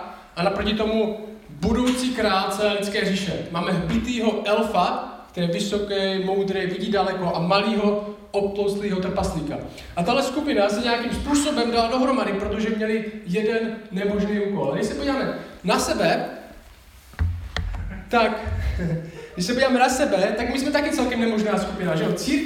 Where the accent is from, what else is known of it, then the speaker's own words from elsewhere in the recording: Šumperk, Olomouc Region, Czechia; jak už bylo řečeno, tak jsem ze Šumperka a žiju tam s manželkou, která se jmenuje Lída.